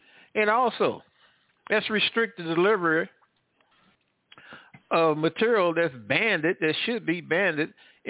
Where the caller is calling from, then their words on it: Midwest, United States; I'm calling from the Midwest.